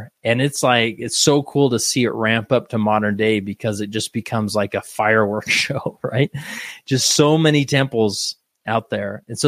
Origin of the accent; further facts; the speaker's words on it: Utah, United States; I love telling people, I was born and raised in Utah.